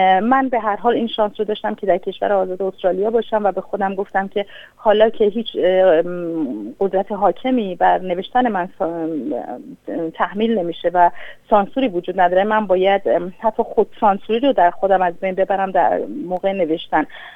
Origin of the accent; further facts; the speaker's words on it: northern Iran, Iran; در باقی که تو در شمال ایران توش بزرگ شدم